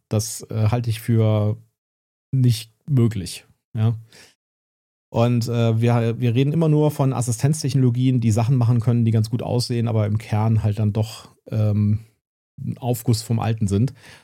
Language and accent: German; Bonn, North Rhine-Westphalia, Germany; Wir sind ja aus Bonn